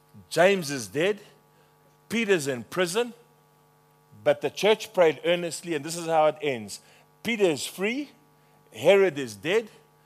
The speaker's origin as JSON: {"language": "English", "country": "South Africa", "said": "Lord God, will you speak to me from the book of Acts as a South African citizen?"}